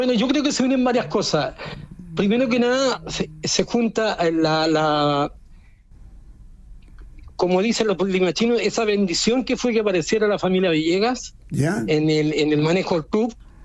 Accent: Concón, Valparaíso, Chile; No, no. Bueno, soy relativamente de Concón.

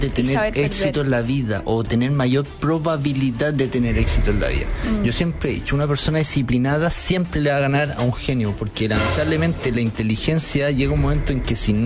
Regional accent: Chile; los que pagan la deuda somos los chilenos.

